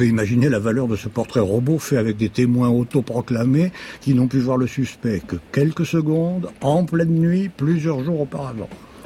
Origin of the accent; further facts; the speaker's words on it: Edinburgh, Scotland, United Kingdom; Ah, ne dites pas ça. Je suis d'Édimbourg.